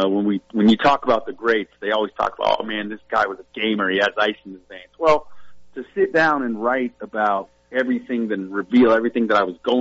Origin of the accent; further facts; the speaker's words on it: Port St. Lucie, Florida, United States; growing up in Port St. Lucie